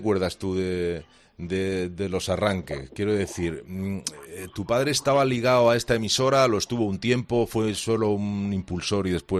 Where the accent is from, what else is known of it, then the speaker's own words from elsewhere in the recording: Spain; soy español por los cuatro costados